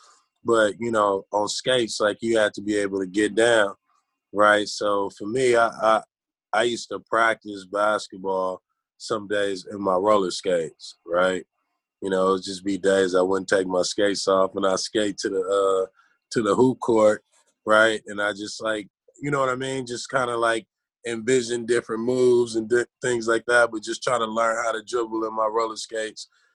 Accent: California, United States; growing up in South Central, obviously the Bible

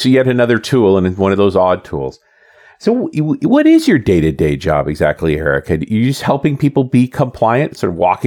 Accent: Canada; because I'm a Canadian

